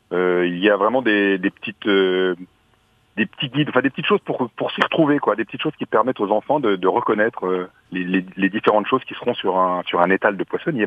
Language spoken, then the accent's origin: French; Bourgogne-Franche-Comté, France; born there; now in Poitiers, France; J'habite du côté de Poitiers, moi, et je suis né dans le Jura, alors bien loin des côtes, hein.